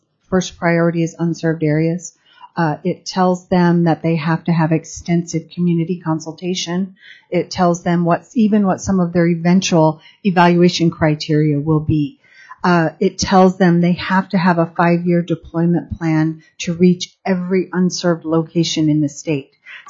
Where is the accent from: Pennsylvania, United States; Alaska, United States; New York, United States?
Alaska, United States; Those communities are native communities, like my hometown.